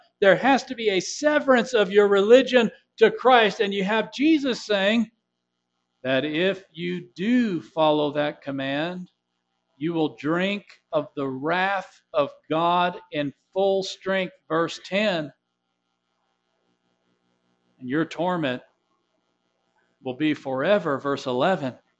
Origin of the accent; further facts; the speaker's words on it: United States; Yes, I'm an American, and I like America. I love America.